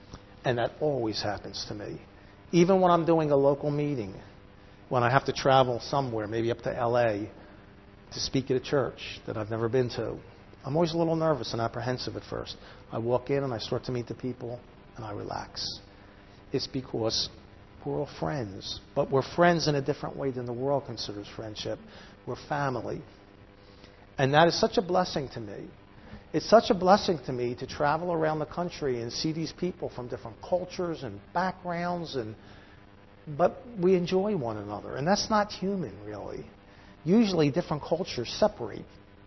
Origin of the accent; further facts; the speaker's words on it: Northeast, United States; I'm from the Northeast. I'm a Jewish person from the Northeast.